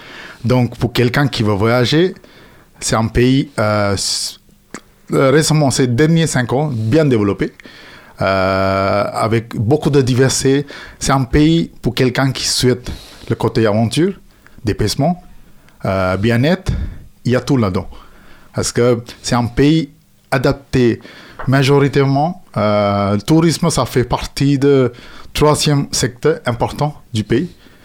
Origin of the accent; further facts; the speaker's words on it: Sri Lanka; moved away as an adult; now in France; je viens de Sri Lanka. Comme expliqué, j'ai 44 ans.